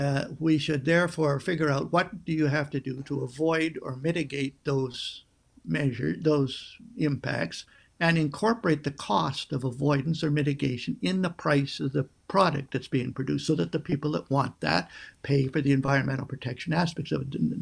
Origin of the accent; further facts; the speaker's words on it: Canada; I'll come at it as a Canadian angle.